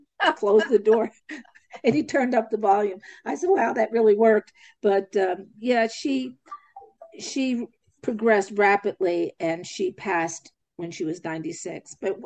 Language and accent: English; Albuquerque, New Mexico, United States; I'm greeting you from New Mexico, the land of enchantment. I'm from Albuquerque